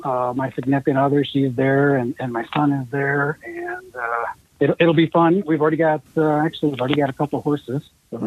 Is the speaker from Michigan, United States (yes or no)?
yes; Michigan, United States; No, I don't. I was born and raised in Michigan. And so, we don't have mountains. We have kind of hills. I moved out here for work.